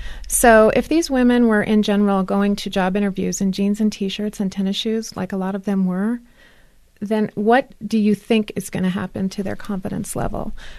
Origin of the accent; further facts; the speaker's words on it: Denver, Colorado, United States; Well, I'm from Denver, and I was very much aware of Dress for Success in Denver